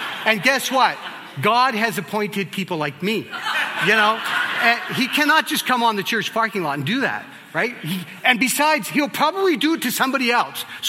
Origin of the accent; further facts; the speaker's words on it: Vancouver, British Columbia, Canada; I grew up in East Van where, you know, you don't let people talk that like with you.